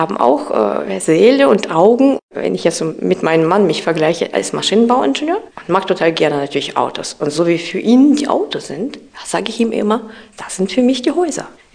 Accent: Saint Petersburg, Russia; German is a second language; Ich komme aus der Stadt der Künste. Nordvenedig nennt man das, St. Petersburg.

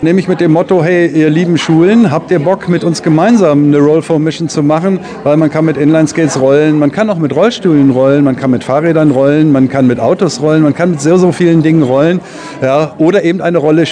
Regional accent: Lower Saxony, Germany; Weil wir kommen hier alle aus der Region, alle, die im Verein aktiv sind, sind von Celle bis Braunschweig, von Wolfenbüttel bis Wolfsburg und alles, was dazwischen ist, das sind die Aktiven.

